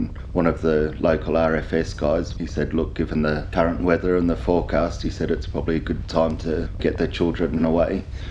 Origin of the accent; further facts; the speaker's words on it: Nerriga, New South Wales, Australia; I grew up in Nerriga